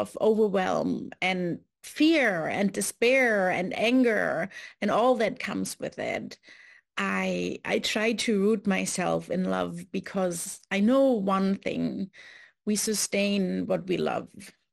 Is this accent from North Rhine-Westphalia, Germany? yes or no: no; Berlin, Germany; Hi everyone … I'm from Berlin, Germany